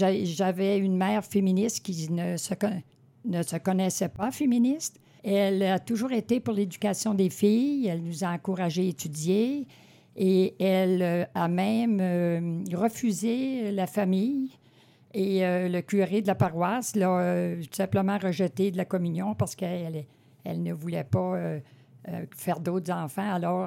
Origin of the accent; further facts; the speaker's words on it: Saint-Omer, Quebec, Canada; born there; J'ai 80 ans. Je suis née à Gaspésie, à Saint-Omer, et je suis une retraitée depuis 24 ans de l'éducation.